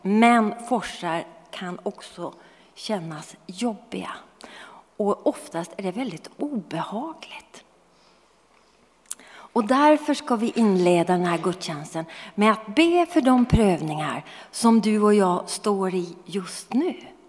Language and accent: Swedish; Norrbotten County, Sweden; Jag kommer från Norrbotten och som ungdom så hade vi en favoritaktivitet. Att paddla i älvarna.